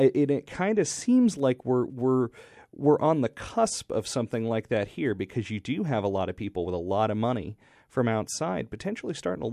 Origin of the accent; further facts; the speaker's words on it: Texas, United States; I'm from Texas originally. Another big state, not as big as I've been told many, many times